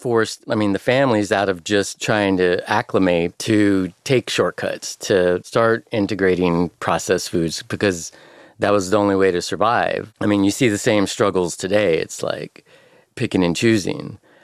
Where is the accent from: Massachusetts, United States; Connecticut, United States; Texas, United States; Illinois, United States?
Texas, United States; San Antonio; also born or lived in Austin; I didn't actually have queso in San Antonio growing up.